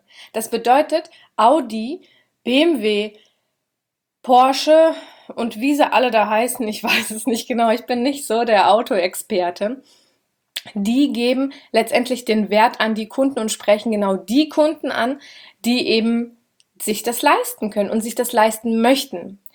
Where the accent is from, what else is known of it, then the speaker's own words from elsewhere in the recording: Schotten, Hesse, Germany; Also Schotten, da wo ich herkomme, das sind ungefähr 12.000 Einwohner mit den Käffern drumherum, verständlicherweise, also nicht direkt Kernstadt Schotten. Und es ist eine Kleinstadt. Und unsere größere Stadt, Großstadt ist Gießen.